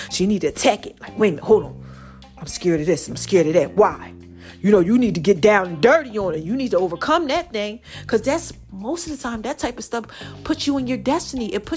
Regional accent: New Jersey, United States; Okay, I'm from New Jersey.

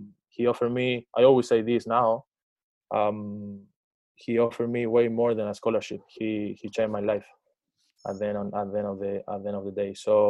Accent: Santiago, Santiago Metropolitan Region, Chile; I'm from Santiago, Chile. I grew up in a very humble neighborhood, with a lot of social problems, you know, like I'm not coming from a rich place.

